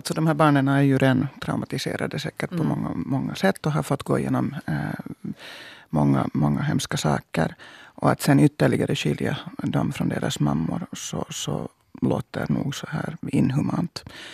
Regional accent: Finland; Så, man blir ju arg så där som liksom finsk medborgare och kvinna.

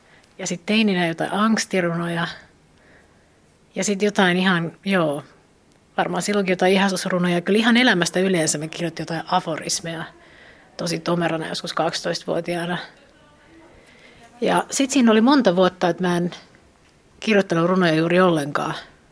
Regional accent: Helsinki, Uusimaa, Finland; mä oon Helsingistä ja mä olen runoilija.

